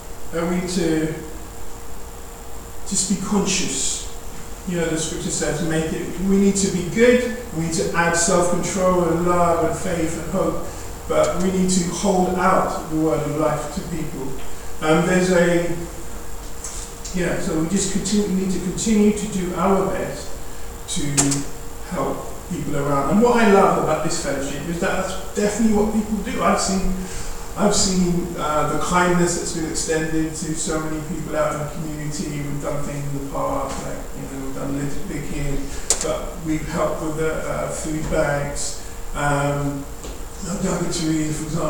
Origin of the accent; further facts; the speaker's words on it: Ghana; I'm from Ghana.